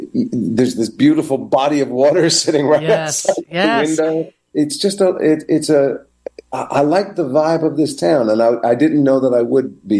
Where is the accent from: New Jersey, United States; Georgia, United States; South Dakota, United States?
New Jersey, United States; now in Chicago, United States; and it felt like the middle of January on my worst day growing up in New Jersey.